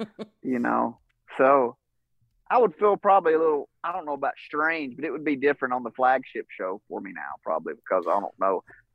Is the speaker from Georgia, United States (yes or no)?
yes; Georgia, United States; I'm from North Georgia, which, you know, I'm probably, as a crow flies, probably 2 hours from Knoxville or something like